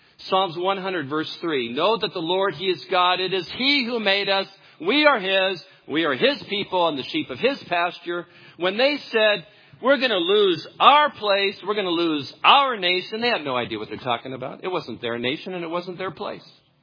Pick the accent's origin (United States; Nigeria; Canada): United States; California; I came from Southern California. I say that out loud with some hesitation.